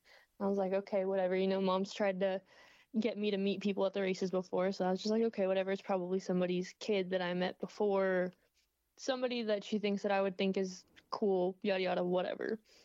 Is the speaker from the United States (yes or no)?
yes; Wylie, Texas, United States; I am from Wiley, Texas, just down the road from drag racing legend Ronnie Young.